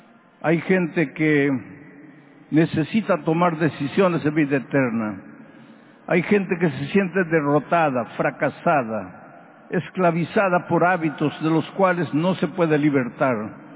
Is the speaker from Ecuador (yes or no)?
no; Peru; moved away; volver al Perú es una experiencia renovadora para mí.